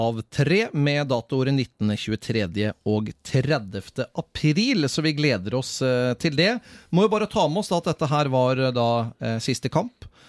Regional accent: Larvik, Vestfold, Norway; Jeg kommer fra Larvik

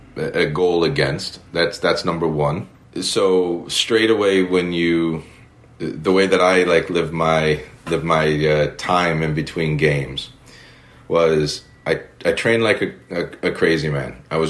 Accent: United States; now in England; and I'm an American over here, and I get dealt, there's even another standard on top of it that I have to prove to people.

